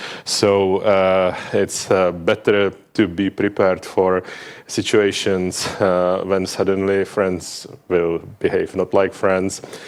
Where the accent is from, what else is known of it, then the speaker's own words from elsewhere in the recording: Czechia; English is a second language; now in Berlin, Germany; I am from Czechoslovakia, Czechia, next country over those hills, and I live 12 years in Berlin.